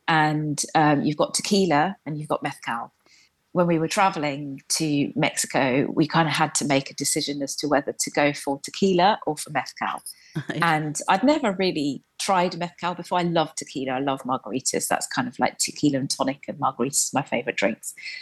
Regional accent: Tanzania; born there; Her dad was not very well back in Tanzania, where I was born in Tanzania.

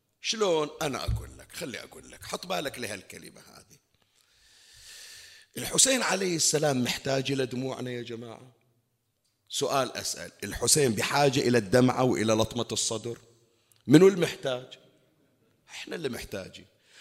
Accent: Bahrain; الصوت الثاني اللي طلع إن شاء الله ما موجود عندنا بالبحرين

